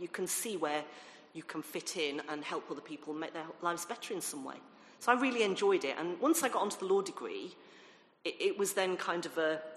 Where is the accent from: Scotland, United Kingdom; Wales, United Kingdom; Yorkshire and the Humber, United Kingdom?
Yorkshire and the Humber, United Kingdom; Bradford; I'm originally from Bradford, and I went to a state school.